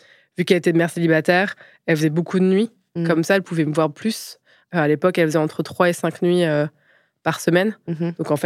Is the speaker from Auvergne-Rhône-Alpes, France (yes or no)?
no; Hauts-de-France, France; born there; Donc, je suis née en Picardie, dans l'Aisne, en 1989.